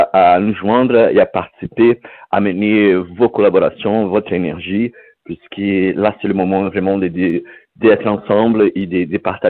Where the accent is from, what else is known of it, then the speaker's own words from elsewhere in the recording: Brazil; qui nous illustre en tant que pop, en tant que brésilien.